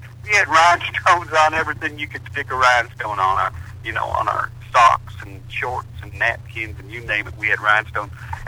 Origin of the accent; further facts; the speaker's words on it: Mooney's Gap, Tennessee, United States; I grew up in East Tennessee, in Mooney's Gap in Cock County, right in the midst of the Smoky Mountains there.